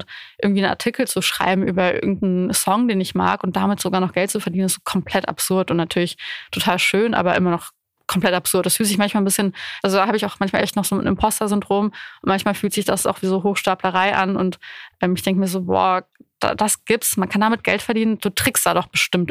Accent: Bucharest, Romania; now in Frankfurt, Germany; Ich bin in Bukarest aufgewachsen. Ich fühle mich einfach wohl, wenn alles groß und weit ist und 1000 Menschen und ich anonym sein kann.

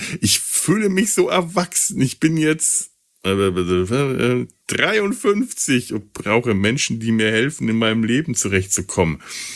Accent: Bavaria, Germany; now in Cologne, Germany; Ich bin Franke. Mit Konsonanten stehen wir auf Kriegsfuß. Ich bin aber nicht in Franken. Ich bin einfach nur hier in Köln zu Hause in meiner Wohnung.

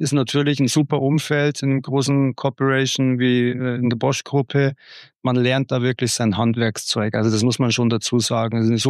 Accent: Bavaria, Germany; Ich komme tatsächlich aus dem Münchner Osten, vom Land, wie man so schön sagt.

